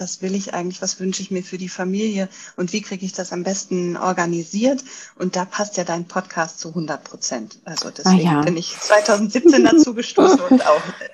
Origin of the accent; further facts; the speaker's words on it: Bremen, Germany; now in Hamburg, Germany; Ich komme aus dem Umland von Bremen. Bin nach Hamburg gezogen.